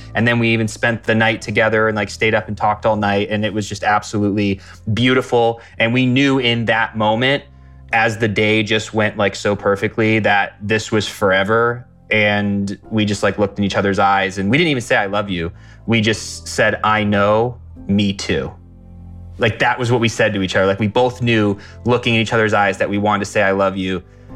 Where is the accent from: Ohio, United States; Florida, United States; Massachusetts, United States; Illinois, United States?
Ohio, United States; So we flew to my hometown in the state of Ohio.